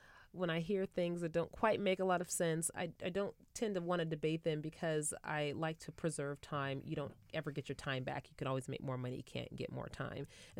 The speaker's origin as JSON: {"language": "English", "region": "California", "country": "United States", "said": "So I'm from Northern California"}